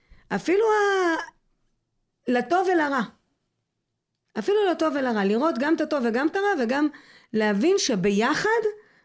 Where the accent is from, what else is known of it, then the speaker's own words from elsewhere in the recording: Mitzpe Ramon, Southern District, Israel; זה מקום שבחרתי לחיות בו, גדלתי בו, עזבתי, וחזרתי מבחירה שלי